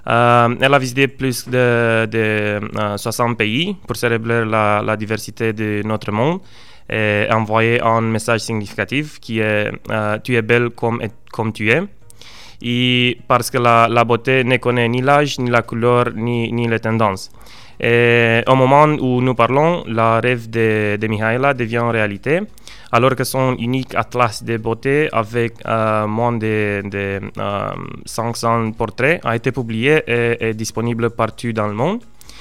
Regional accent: Romania; French is a second language; also born or lived in United Kingdom; j'ai 26 ans et je viens de Roumanie. Mais j'ai passé les 6 dernières années au Royaume-Uni pour terminer mes études et pour travailler.

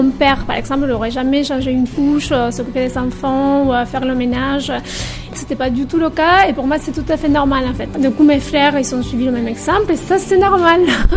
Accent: Argentina; moved away as an adult; also born or lived in Italy; now in Bordeaux, France; Je suis italo-argentine. J'ai 37 ans et j'habite à Bordeaux depuis 10 ans. C'est mon père qui est italien. J'ai grandi en Argentine jusqu'à... J'ai fini mes études en droit en Argentine.

